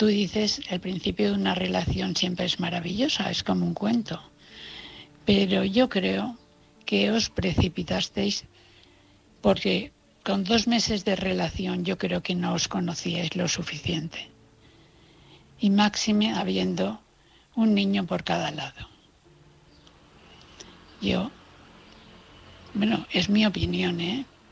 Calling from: Valencia, Valencian Community, Spain; de Valencia.

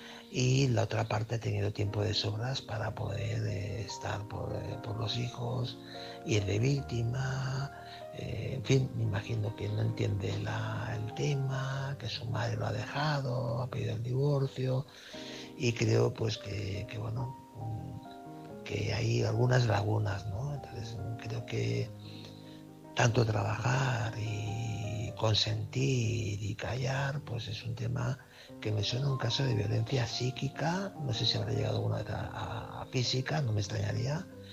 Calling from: Barcelona, Catalonia, Spain; Hola, buenas noches. … corresponsal de Barcelona.

